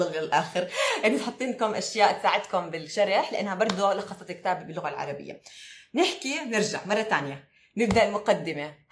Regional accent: Jordan; أنا من الأردن، اللي ما بيعرفني … اللي تابعني جديد ناسي ليش أنا طلعته لايف أصلا. … مهندسة، أم، مدونة مهارات حياتية، صاحبة بودكاست

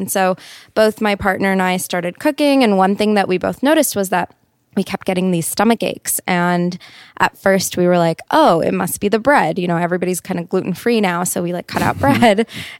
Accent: Texas, United States; moved away as an adult; also born or lived in New York; I'm from Texas and I moved to New York to go to school. I went to NYU, to the Gallatin School of Individualized Study

